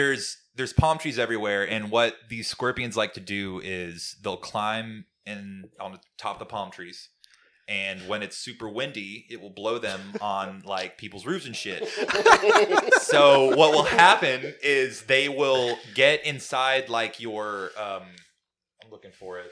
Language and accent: English; Texas, United States; I was born and raised in Texas, and moved to Arizona a little bit after college for like a year and some change